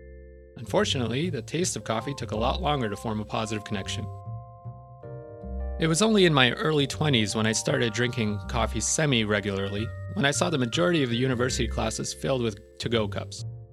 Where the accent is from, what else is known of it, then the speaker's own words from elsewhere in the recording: Canada; As a Canadian, going to an all-inclusive for a week in Cuba should be a condition of citizenship.